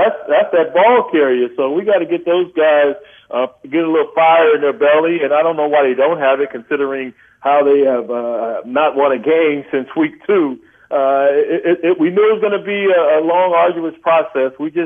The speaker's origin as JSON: {"language": "English", "town": "Lubbock", "region": "Texas", "country": "United States", "tie": "born or raised there", "said": "I'd rather do this than chop cotton like I did growing up in Lubbock, Texas."}